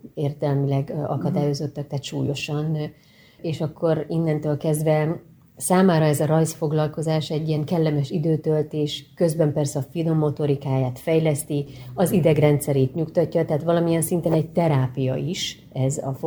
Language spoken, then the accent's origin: Hungarian; Hungary; És akkor magyarok vagyunk, ki ne szeretni a sajtos tejfölös lángost